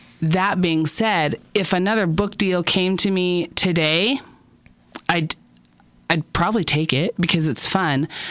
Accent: Utah, United States; Oh man, don't even get me started. It's my home state. I just love the mountains up in there.

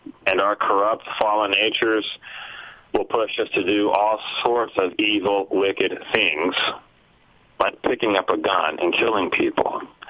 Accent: Texas, United States; somewhat to the destruction of Hurricane Harvey, which is you know, close to my heart because it was in my hometown.

